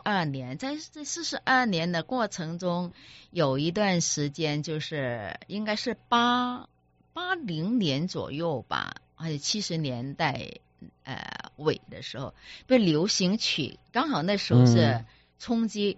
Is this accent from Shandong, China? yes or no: no; Taishan, Guangdong, China; 那时候因为我是台山人嘛，我十几岁就进入曲艺团